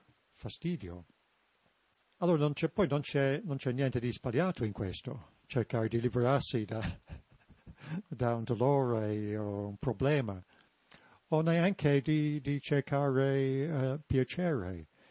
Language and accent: Italian; England, United Kingdom; Italian is a second language; So, essendo inglese sono più abituato